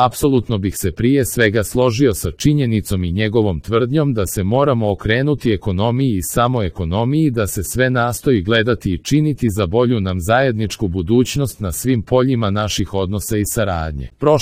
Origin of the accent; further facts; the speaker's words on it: Bosnia & Herzegovina; kao bosanski Srbin i iskreni patriota svoje jedine domovine Bosne i Hercegovine, kao visoki intelektualac i beogradski student, kao graditelj mnogih industrijskih objekata u Srbiji, a danas i njihov penzioner